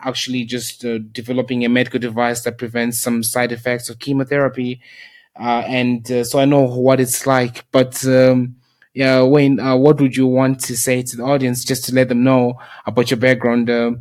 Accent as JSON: {"language": "English", "country": "South Africa", "tie": "born or raised there", "said": "I grew up in South Africa. I lived in South Africa for about 8 years"}